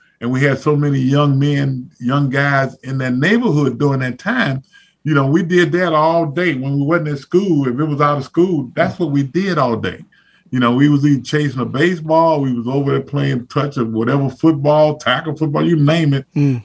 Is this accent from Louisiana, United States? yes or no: yes; Zachary, Louisiana, United States; So, you know, Zachary going to always be my home.